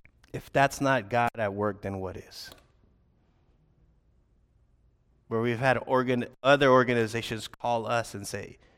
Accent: California, United States; We're Americans, we represent, we're from California.

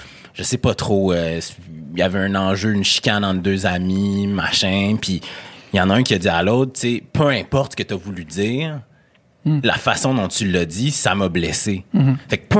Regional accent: Sainte-Foy, Quebec, Canada; je viens de Sainte-Foy, je le dis souvent, j'ai grandi. La seule personne noire dans ma vie pendant un long moment, ça a été mon frère

